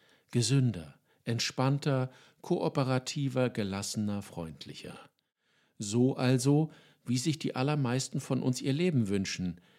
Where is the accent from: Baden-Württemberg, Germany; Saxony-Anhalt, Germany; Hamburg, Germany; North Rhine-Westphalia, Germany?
Hamburg, Germany; Schließlich unsere Städte und Dörfer, meine Heimatstadt Hamburg, sie wären unbeschadet geblieben.